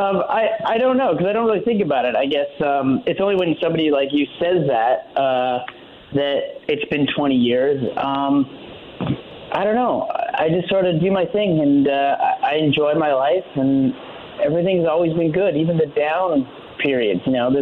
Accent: Canada; to just outside of the city, then back in the city.

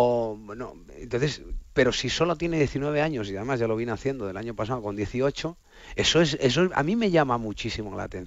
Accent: Puertollano, Castilla-La Mancha, Spain; que luego contara que soy de Puerto Llano

